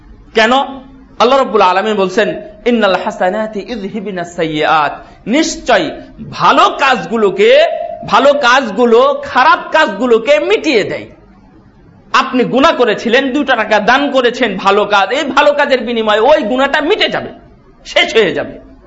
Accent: Bagha, Rajshahi Division, Bangladesh; আমার বাড়ি রাজশাহী বাঘা থানা, আপনারা জানেন হয়তো বা … আমি ছোট ভাই।

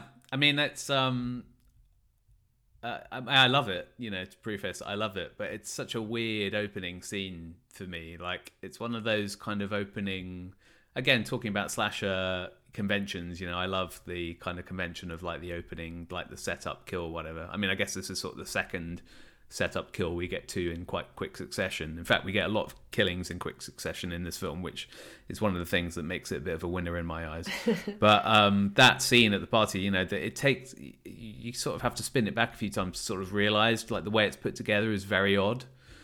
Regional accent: United Kingdom; kind of being a Brit, you know, there's a lot of credits, you know, that I recognize.

